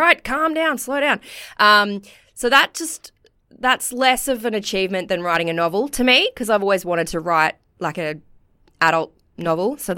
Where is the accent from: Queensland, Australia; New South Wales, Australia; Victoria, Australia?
Queensland, Australia; Cooroy; No, I grew up in Karoi